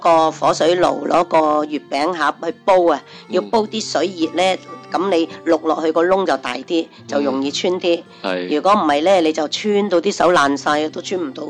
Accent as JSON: {"language": "Cantonese", "town": "Shantou", "region": "Guangdong", "country": "China", "said": "我哋汕頭人繡花好叻啊嘛。"}